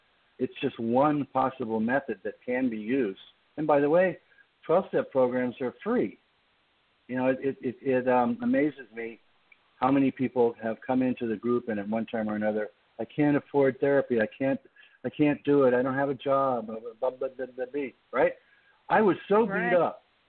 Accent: New York, United States; I grew up in New York, so I also know the cultural traditions of Judaism

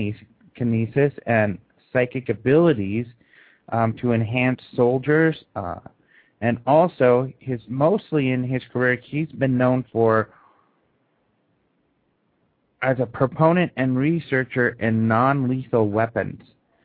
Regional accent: Colorado, United States; In Colorado, my home state here, there are multiple witnesses of UFO dropping lights to the ground.

